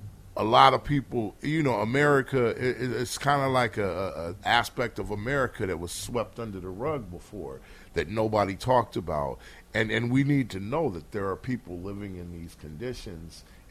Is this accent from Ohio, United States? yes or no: no; California, United States; I came to Sacramento from Southern California. He came there from Oakland.